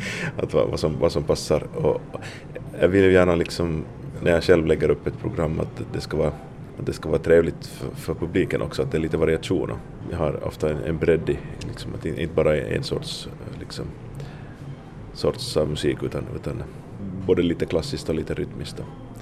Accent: Vaasa, Ostrobothnia, Finland; jag har vuxit upp här i Vasa och det är ju det där.

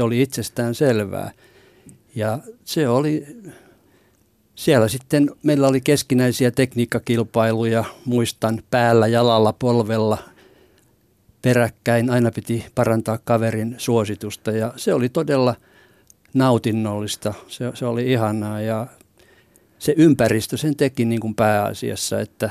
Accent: Vaasa, Ostrobothnia, Finland; Mä synnyin Vaasassa ja asuin lapsuuteni kotirannalla Vaasan palloseuran harjoituskentän reunalla.

